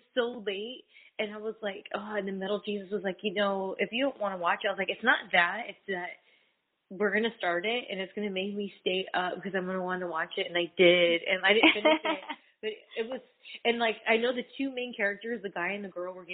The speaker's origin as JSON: {"language": "English", "region": "California", "country": "United States", "said": "Until then … from Cali."}